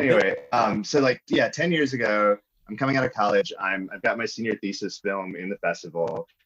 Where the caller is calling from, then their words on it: Pasadena, California, United States; I'm calling in from Pasadena, California, where it's beautiful and sunny.